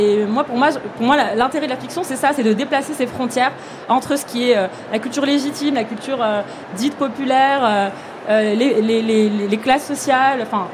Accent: Morocco; en tant que Marocaine, de découvrir ce fameux voisin qui habite en face de vous

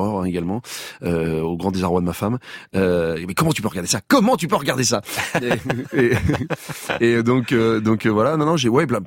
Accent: Rouen, Normandy, France; moi, quand j'étais gosse, je n'avais pas la VO. Je viens de Rouen

